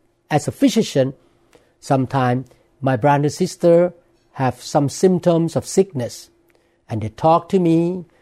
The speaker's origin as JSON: {"language": "English", "country": "Thailand", "tie": "born or raised there", "second_language": "English", "said": "my English is not perfect. I grew up in Thailand"}